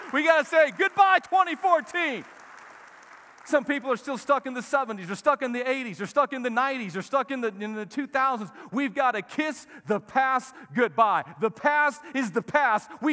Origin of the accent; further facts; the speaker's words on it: United States; You know, we're from America, and Americans aren't in that.